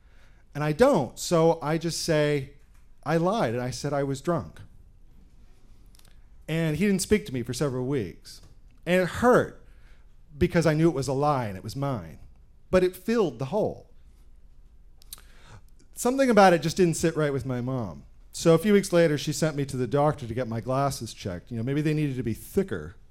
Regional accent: Canada; I'm out gassing my dad's car up out at a gas station out among the blueberry farms of my hometown in Canada.

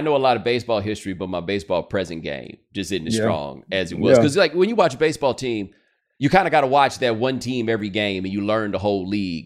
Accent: Houston, Texas, United States; I grew up in Houston, and Nolan Ryan was like the ultimate example in two ways.

